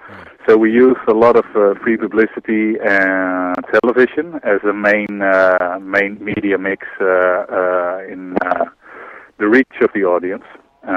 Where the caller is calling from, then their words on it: France; And I'm calling you from France.